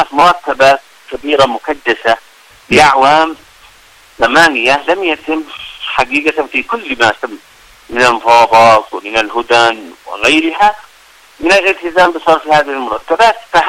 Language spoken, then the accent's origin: Arabic; Yemen; نحن كشعب يمني